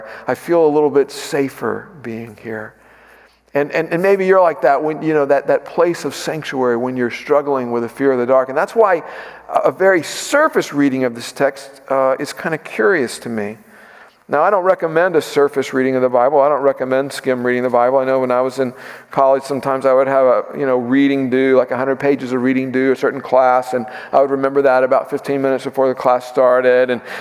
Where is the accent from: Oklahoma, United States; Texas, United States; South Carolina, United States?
Texas, United States; Corpus Christi; when I was in high school, I worked at a public tennis center in my hometown of Corpus Christi.